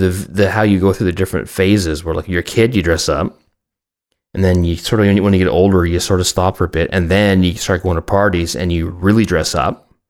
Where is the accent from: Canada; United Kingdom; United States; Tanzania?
Canada; You know, I'm Canadian. We're all lumberjacks.